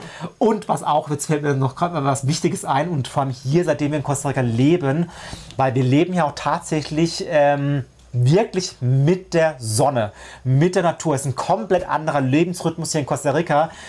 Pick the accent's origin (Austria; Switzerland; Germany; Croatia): Germany; Freiburg, Baden-Württemberg; moved away; wir kommen ja ursprünglich aus Freiburg, also aus dem Schwarzwald